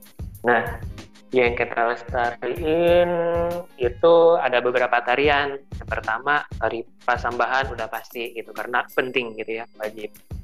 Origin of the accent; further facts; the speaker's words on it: West Sumatra, Indonesia; ketika saya ada di kota saya sendiri gitu, di tempat kelahiran saya di Minangkabau, itu benar-benar kental banget gitu.